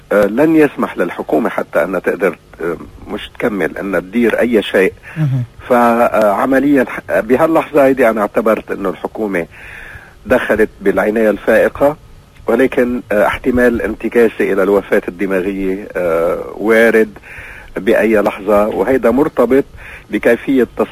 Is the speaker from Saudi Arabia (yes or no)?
no; Lebanon; فالناس هلأ بحال اللي بيسموه نحن عادة لبنانيين كلمين إيده قلوا